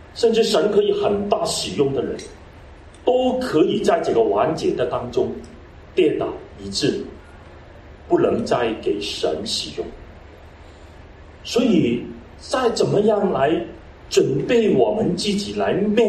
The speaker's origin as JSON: {"language": "Chinese", "country": "Hong Kong", "said": "因为我从香港来的，香港的文化跟国内的文化跟台湾的文化不一样"}